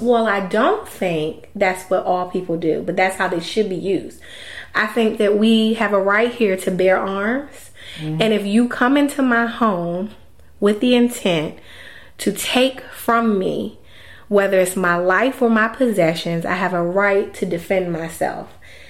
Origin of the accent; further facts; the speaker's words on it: Detroit, Michigan, United States; So, I grew up in Detroit. I grew up in, it was a very city-like environment, rough.